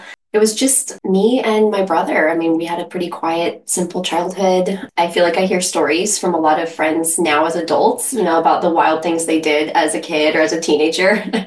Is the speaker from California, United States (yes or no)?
yes; California, United States; So growing up in the Bay Area, and especially in this private school environment, there was a lot of pressure to always be perfect